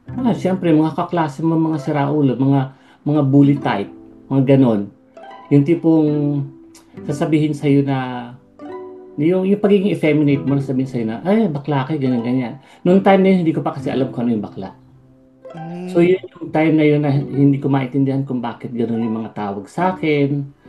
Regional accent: Mimaropa, Philippines; I was born and raised in sa Mindoro. Sa Mindoro ako lumaki, doon din ako pinanganak.

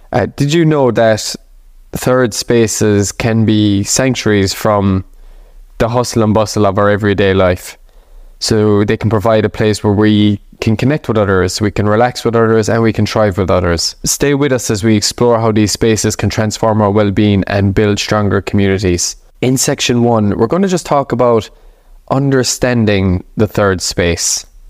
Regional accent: Killarney, Munster, Ireland; it is around the coffee shop in my hometown of Killarney. So when I lived in Killarney

